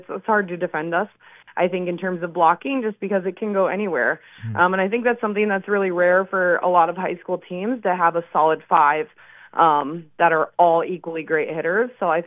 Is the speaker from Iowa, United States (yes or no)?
yes; Iowa, United States; You know, I'm from the Dyke-New Hartford district. I drive over to Dunkerton to coach.